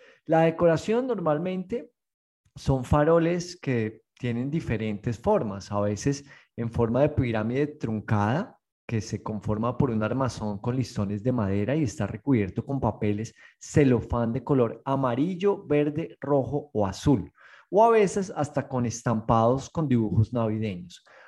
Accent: Colombia; hoy vamos a hablar de las festividades decembrinas en mi país, en Colombia, en mi amada Colombia.

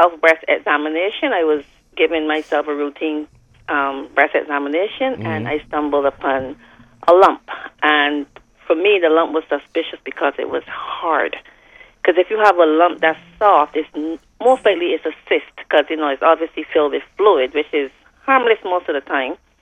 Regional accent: Barbados; now in New York, United States; I'm in Barbados. I'm home for a few days

